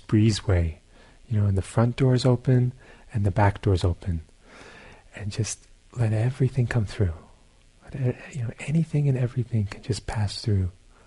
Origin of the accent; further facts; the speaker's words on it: Brooklyn, New York, United States; I grew up in Brooklyn. I don't know, some of you did. Not so many ponds in Brooklyn. But we have cloudy tap water.